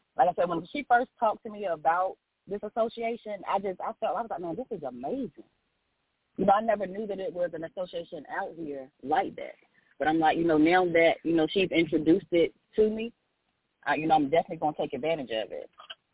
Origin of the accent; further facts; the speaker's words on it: Elizabeth City, North Carolina, United States; now in Raleigh, United States; And so I'm originally from Elizabeth City. That's my hometown, so I got to shout them out. But I've been in the Raleigh area for over 20 years.